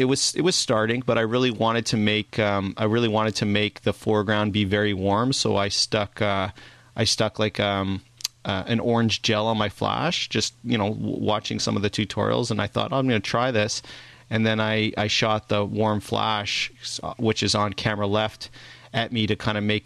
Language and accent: English; Vancouver, British Columbia, Canada; And my hometown, I don't know if you noticed this, but I am wearing a Canucks golf shirt there.